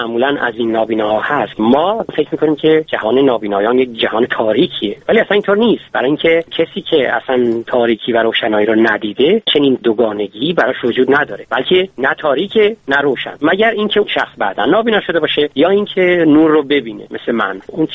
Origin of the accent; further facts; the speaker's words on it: Iran; now in Germany; ما هم دیگه رو خیلی وقت بود میشناختیم از ایران و من اومدم به آلمان و او در ایران موند.